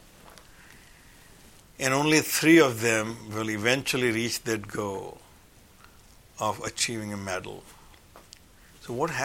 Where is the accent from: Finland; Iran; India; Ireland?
India; born there; I am an Indian origin person. And in other words, I was born in India with Indian parents.